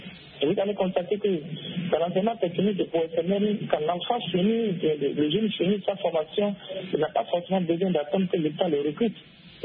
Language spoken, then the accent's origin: French; Benin; et chez nous au Bénin ici.